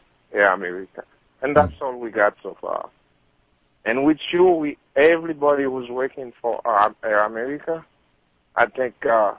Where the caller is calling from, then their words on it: Miami, Florida, United States; I'm calling from Miami.